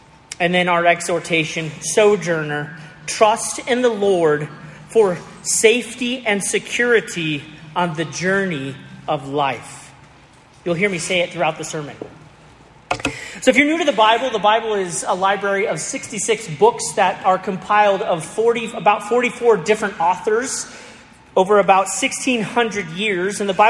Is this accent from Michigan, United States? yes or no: no; Aurora, Colorado, United States; I grew up in Colorado, and so mountains are just part of my love. I grew up in Aurora, Colorado, and so every day I could kind of look up and see the whole mountain range.